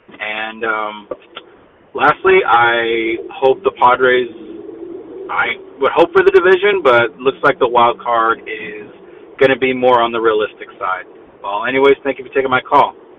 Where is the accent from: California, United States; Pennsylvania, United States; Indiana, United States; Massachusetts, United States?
California, United States; San Diego; Yes, I am from San Diego.